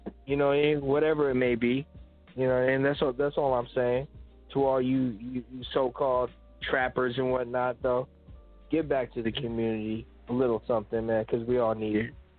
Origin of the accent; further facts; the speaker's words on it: California, United States; also born or lived in the islands; I didn't just grow up in the islands. I grew up in the mainland too, meaning I grew up in California